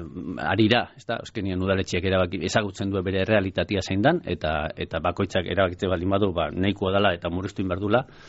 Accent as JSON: {"language": "Basque", "region": "Basque Country", "country": "Spain", "said": "ni adibidez Gipuzkoarra naiz, Donostin dana badakigu"}